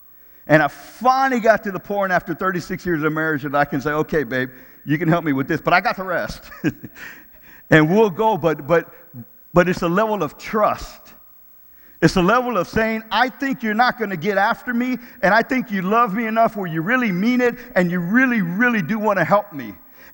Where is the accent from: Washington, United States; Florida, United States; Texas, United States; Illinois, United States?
Texas, United States; I got it. I'm tough enough. I can do this. I'm from Texas. I can handle it.